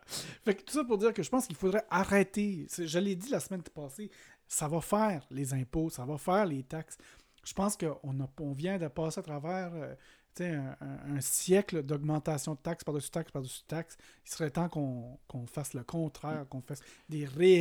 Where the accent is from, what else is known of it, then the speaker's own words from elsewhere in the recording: New Brunswick, Canada; Moi, je viens de Nouveau-Brunswick